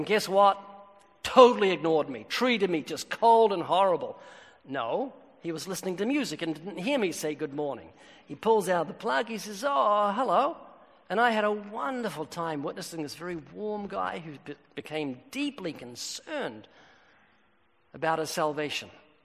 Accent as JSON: {"language": "English", "region": "Texas", "country": "United States", "said": "I ran. I'm from Texas. I ran a race."}